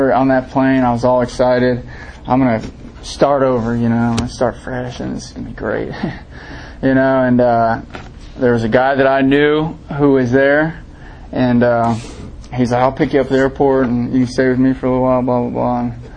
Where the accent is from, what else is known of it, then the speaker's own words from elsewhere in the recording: Denver, Colorado, United States; Oh, I'm the guy from Denver